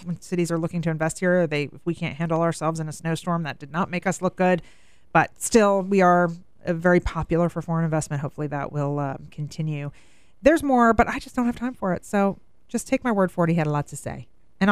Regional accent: Michigan, United States; I'm from Michigan and we know how to deal with the snow up there.

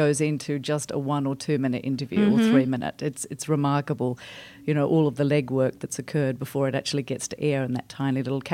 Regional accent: Atlanta, Georgia, United States; accent: local; And I'm, as you can tell by my accent, I'm a local.

